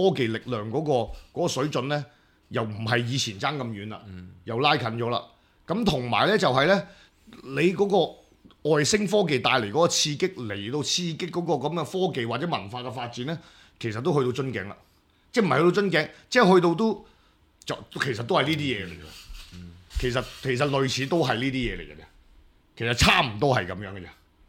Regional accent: China; 我哋中國人有經驗

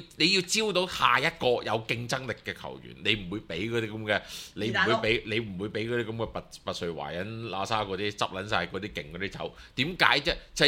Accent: Hong Kong; 而我哋香港人就係調轉

